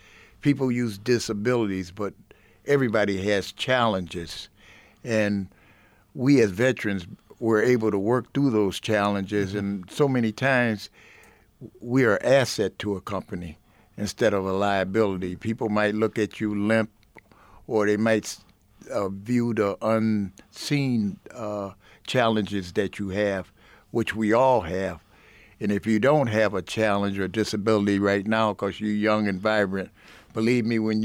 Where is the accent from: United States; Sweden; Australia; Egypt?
United States; Buffalo, New York; I grew up in Buffalo, in the inner city of Buffalo.